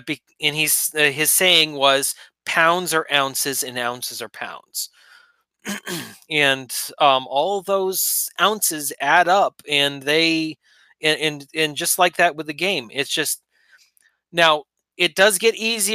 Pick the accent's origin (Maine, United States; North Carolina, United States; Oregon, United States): Maine, United States; And when I grew up in Maine, we had like acres of woods behind us.